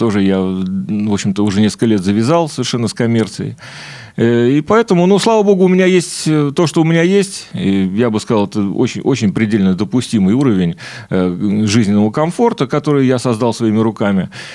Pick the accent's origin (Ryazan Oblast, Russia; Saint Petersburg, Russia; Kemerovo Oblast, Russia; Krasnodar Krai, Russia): Saint Petersburg, Russia; born there; Родился я в городе Герой Ленинград, в семье студентов. То есть моя мама училась в институте культуры, а папа в институте физкультуры.